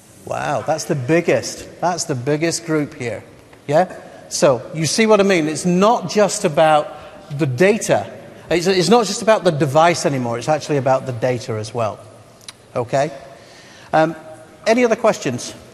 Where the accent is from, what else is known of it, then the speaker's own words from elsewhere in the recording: Scotland, United Kingdom; You can tell I'm a Scot, right?